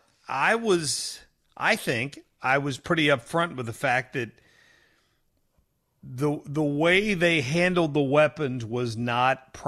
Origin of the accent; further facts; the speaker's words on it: Ohio, United States; I've got people I grew up with in Southern Ohio